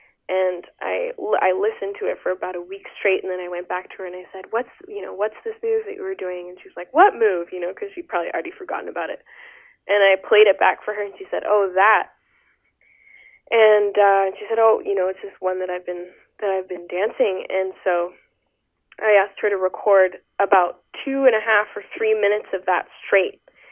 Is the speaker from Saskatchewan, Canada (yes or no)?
no; Quebec, Canada; I'm of Afro-Caribbean descent and I'm from Quebec, and that came with a certain amount of challenges figuring out who I was